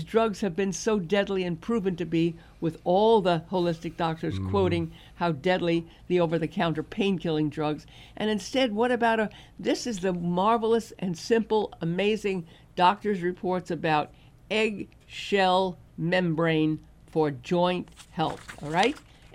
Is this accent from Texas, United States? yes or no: no; Brooklyn, New York, United States; born there; Brooklyn, where I'm born.